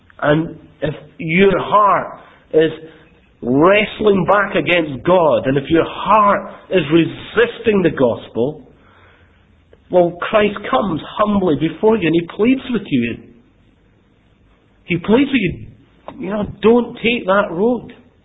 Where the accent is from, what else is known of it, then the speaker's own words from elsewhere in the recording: Glasgow, Scotland, United Kingdom; I grew up in Glasgow, and you know, can be quite an aggressive place.